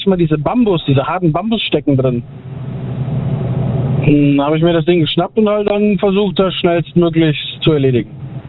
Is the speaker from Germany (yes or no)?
yes; Schenkelberg, Rhineland-Palatinate, Germany; Schenkelberg, Westerwald.